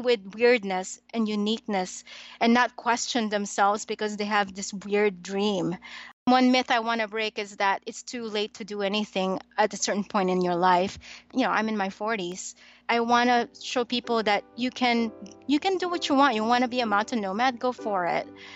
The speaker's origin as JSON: {"language": "English", "town": "Manila", "region": "Metro Manila", "country": "Philippines", "tie": "born or raised there", "said": "Well, it was hot, hot, humid. It's crowded, but it was fun. My childhood was great."}